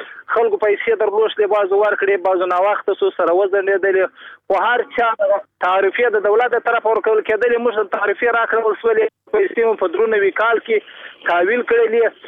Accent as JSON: {"language": "Pashto", "region": "Badghis", "country": "Afghanistan", "said": "زه خپل د بادغیس ولایت د مقر د ولسوالۍ یم"}